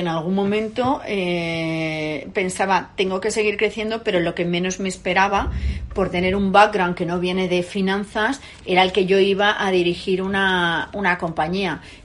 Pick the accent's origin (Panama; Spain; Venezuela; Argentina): Spain; Denia, Valencian Community; moved away as an adult; now in Madrid, Spain; Yo nací en Denia, en Alicante, y cuando tenía 18 años, con un afán de curiosidad y un poco explorador, digamos, salí de Denia, me vine a Madrid a estudiar publicidad